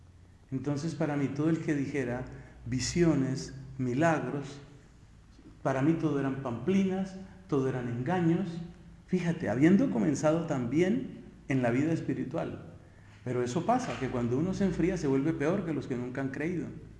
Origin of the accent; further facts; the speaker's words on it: Colombia; siendo el gran colombiano famoso. 16 años de edad